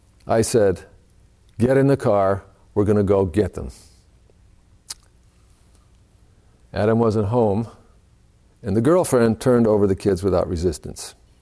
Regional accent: Mexico City, Mexico; also born or lived in Chicago, United States; Although I was raised in Mexico City and also in Chicago, I ended up living and working as a doctor in rural Mexico

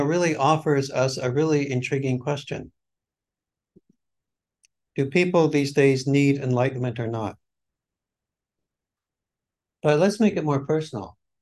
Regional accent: Calgary, Alberta, Canada; my childhood growing up in Calgary, where we would have these beautiful blue skies and, you know, crisp, cold autumns.

